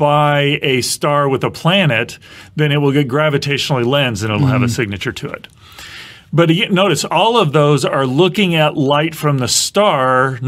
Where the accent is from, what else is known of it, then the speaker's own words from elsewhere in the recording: Midwest, United States; I grew up in the Midwest, and we would go out and collect lightning bugs at night.